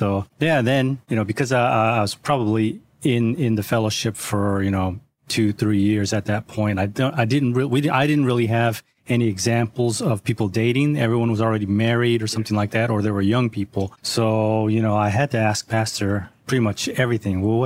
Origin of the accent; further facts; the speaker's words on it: California, United States; I'm from Northern California.